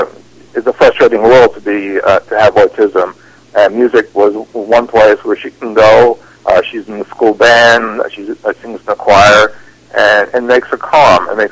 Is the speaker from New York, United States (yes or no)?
yes; New York City, New York, United States; I grew up in New York City, and you know, I wanted to be a musician by the age 6.